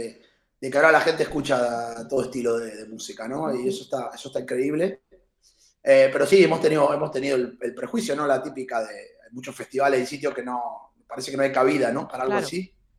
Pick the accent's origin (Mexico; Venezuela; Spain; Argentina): Argentina; yo soy de Argentina